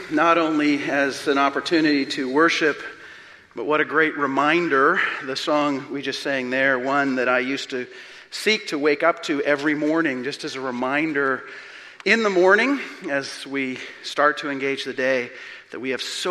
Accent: Calgary, Alberta, Canada; When I was significantly younger, born and raised in Calgary, Alberta

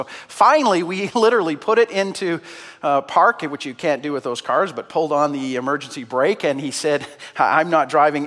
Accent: Calgary, Alberta, Canada; also born or lived in Saskatchewan; As you probably know, I was raised in Alberta. In Calgary, actually

